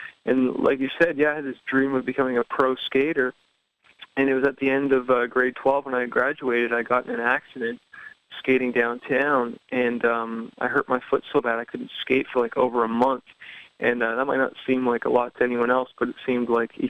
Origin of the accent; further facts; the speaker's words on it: Pickering, Ontario, Canada; I grew up in Pickering, Ontario, which is just outside of Toronto.